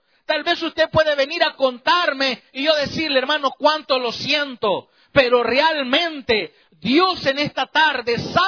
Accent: Chalatenango, El Salvador; mi bisabuela allá en el pueblo, allá en mi tierra, en Salvador, en Chalatenango, habían dejado un baúl?

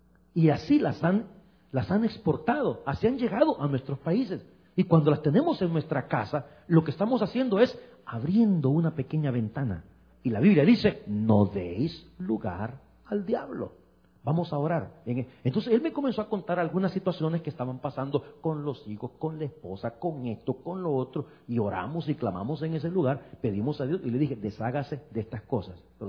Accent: El Salvador; hace poco estuve en mi país, en El Salvador

